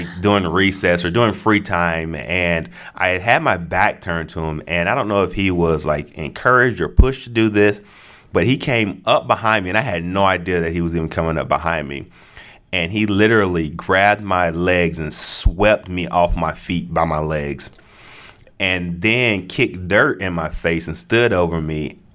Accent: Florida, United States; also born or lived in Atlanta, Georgia; I was born in Georgia. I was born in Atlanta, Georgia. And we moved around in Georgia for a little bit. And then we made like a big family move to Florida.

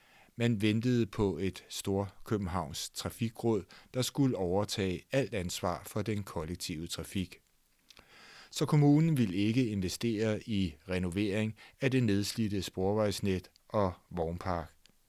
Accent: Rødovre, Capital Region of Denmark, Denmark; Den kørte i min barndom lejligheden Tønd derhjemme i Rødovre.

